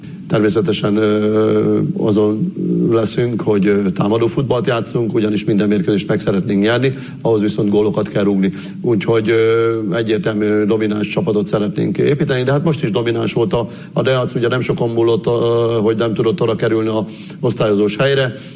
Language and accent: Hungarian; Borsod-Abaúj-Zemplén, Hungary; now in Debrecen, Hungary